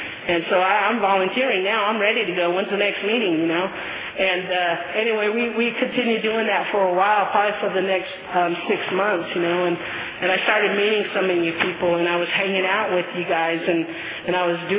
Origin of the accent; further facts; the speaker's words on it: United States; I didn't know if he was going to accept me because, I'm Native American, and he probably wanted nothing to do with me.